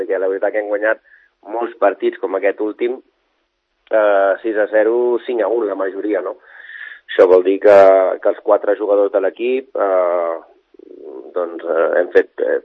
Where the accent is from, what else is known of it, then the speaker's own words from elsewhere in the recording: Sant Vicenç dels Horts, Catalonia, Spain; jo soc de Sant Vicenç dels Horts i estic a camí d'Olot i a camí de Sant Vicenç. No? Passo part de la setmana a Olot i part de la setmana a Sant Vicenç.